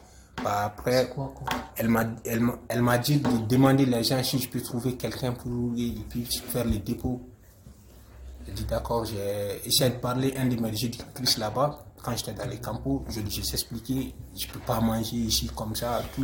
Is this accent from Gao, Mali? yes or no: no; Bamako, Mali; French is a second language; moved away; On a quitté le Mali, oui, vers Algérie.